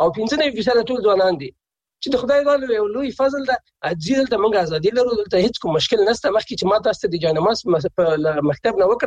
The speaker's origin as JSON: {"language": "Pashto", "country": "Afghanistan", "moved": "as an adult", "lives_now": "Germany", "said": "او افغانان هم له دغسې حالت نه متضرر شوي دي. زه هم چې د جرمني کې ناست یم"}